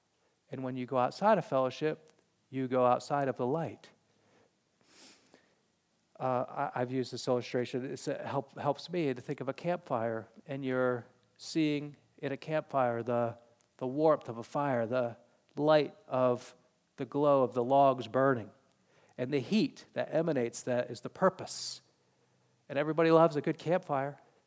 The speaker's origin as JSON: {"language": "English", "region": "New England", "country": "United States", "tie": "born or raised there", "said": "I've grown up and I was raised in New England, and thank you for not holding that against me."}